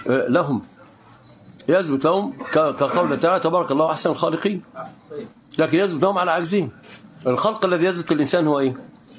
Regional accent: Egypt; واللي كان عندنا في مصر بعض الامثال الطيبه

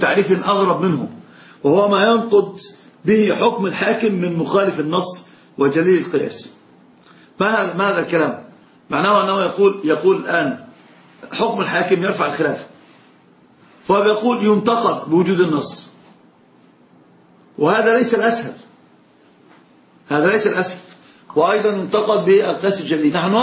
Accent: Egypt; طب شوف أنت عندنا في مصر المزين يعني حلاق لأنه يزين الرجل.

